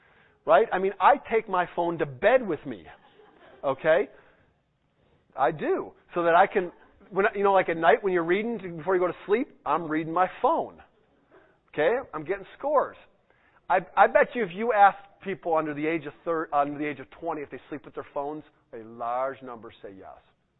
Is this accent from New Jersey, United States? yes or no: no; Detroit, Michigan, United States; When I was a kid growing up outside Detroit, big sports fan